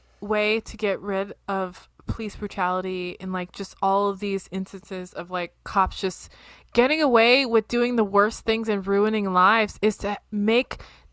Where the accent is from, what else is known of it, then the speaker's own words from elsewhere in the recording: Ohio, United States; because I am from the Florida of the Midwest. And there's a lot of really awful things happening in Ohio right now.